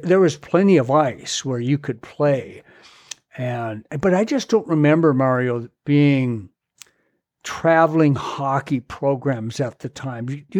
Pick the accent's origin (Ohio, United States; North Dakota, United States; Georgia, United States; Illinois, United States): North Dakota, United States; Fargo; In fact, growing up in Fargo, and we went through the parochial school system, Shanley didn't have hockey when I was growing up.